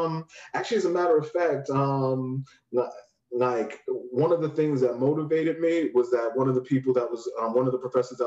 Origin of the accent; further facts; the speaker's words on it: United States; I'm just off of how I dress, how I talk, you know, I'm an American.